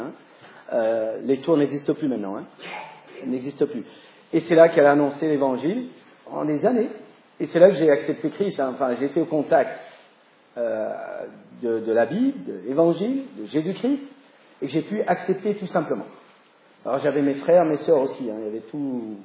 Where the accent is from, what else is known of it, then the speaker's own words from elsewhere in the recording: Vénissieux, Auvergne-Rhône-Alpes, France; Alors, moi je suis lyonnais, hein, je suis vénitien, pas loin d'ici. Hein. Je suis de Vénissieux, quartier des Minguettes. Donc, je suis né il y a très très longtemps.